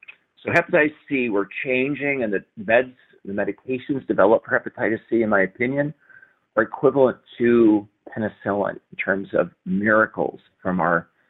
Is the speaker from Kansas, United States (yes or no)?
yes; Kansas, United States; I am an optimist. I'm from Kansas.